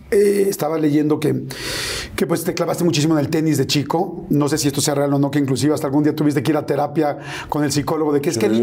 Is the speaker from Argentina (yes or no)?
no; Mexico; porque los mexicanos sí, generalmente salimos y de volada nos abrazamos.